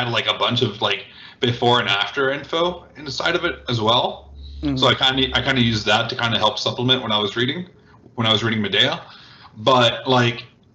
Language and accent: English; United States; I can't because, you know, I'm American, you know, Cuban race, so it's kind of hard